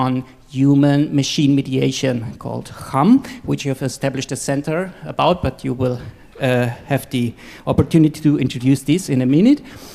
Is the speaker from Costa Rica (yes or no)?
yes; Costa Rica; now in Honduras; I'm from Costa Rica, a journalist, but work and live mainly in Honduras